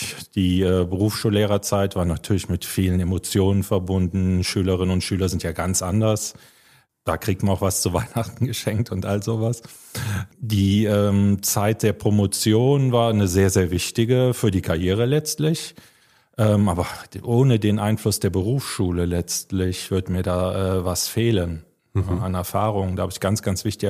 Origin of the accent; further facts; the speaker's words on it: Cologne, North Rhine-Westphalia, Germany; also born or lived in Ludwigsburg; bei uns in Köln ist es ja sehr, sehr offen.